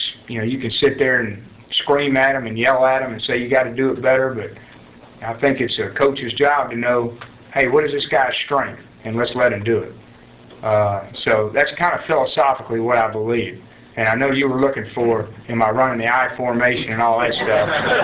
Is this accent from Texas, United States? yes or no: yes; Athens, Texas, United States; And, I grew up in Athens, a small town.